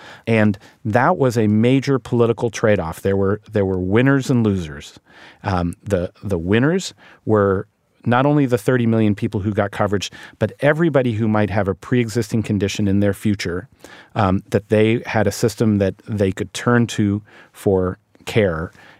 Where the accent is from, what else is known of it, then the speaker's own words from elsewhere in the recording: Ohio, United States; just talking to people back in my hometown in Ohio